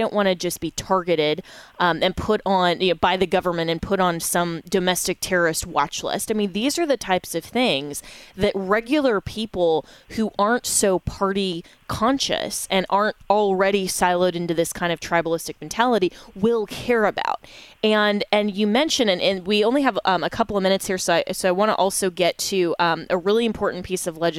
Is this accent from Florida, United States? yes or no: no; Colorado, United States; even just in my home state of Colorado